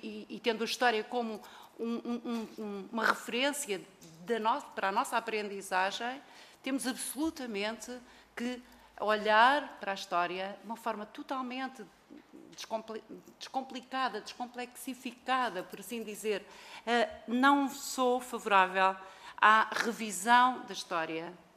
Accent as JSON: {"language": "Portuguese", "region": "Viseu", "country": "Portugal", "said": "Viseu é também a minha terra"}